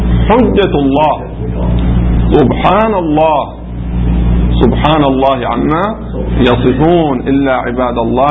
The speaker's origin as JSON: {"language": "Arabic", "town": "Qatif", "region": "Eastern Province", "country": "Saudi Arabia", "said": "مو عندنا في القطيف الناس يقولوا صراط الذين"}